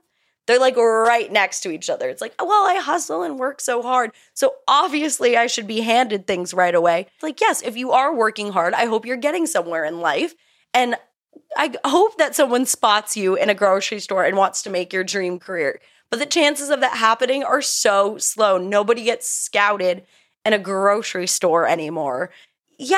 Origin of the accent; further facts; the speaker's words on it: Albuquerque, New Mexico, United States; moved away; growing up in Albuquerque, New Mexico until 2014.